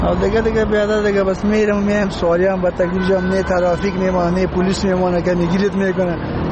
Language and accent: Persian; Kabul, Afghanistan; از بیادر از کابل